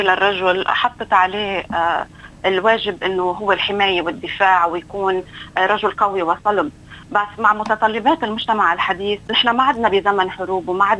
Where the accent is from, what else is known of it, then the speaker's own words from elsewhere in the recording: Lebanon; أني جيت من لبنان وتربيت على التربية الشرقية